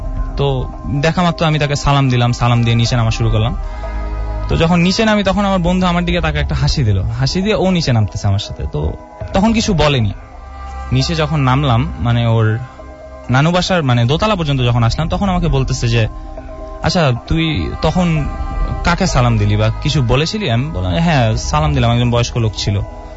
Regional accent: Mohammadpur, Dhaka Division, Bangladesh; আমি মোহাম্মদপুর থেকে এসেছি।

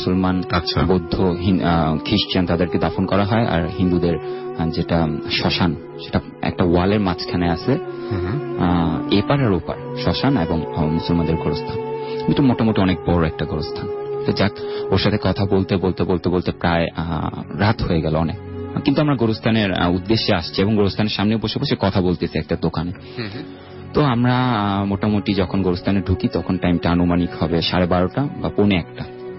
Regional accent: Fatullah, Dhaka Division, Bangladesh; নারায়ণগঞ্জ ফতুল্লা লালপুর থেকে এসেছি।

